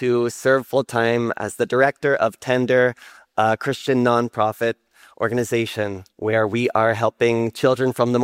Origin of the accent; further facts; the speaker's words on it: Elmira, Ontario, Canada; moved away as an adult; now in Philippines; I was born and raised in Elmira, Ontario, and WMB has been my, shout out to Elmira, WMB has been my home church since I was born. But 16 years ago, as Renee mentioned, I moved to the Philippines.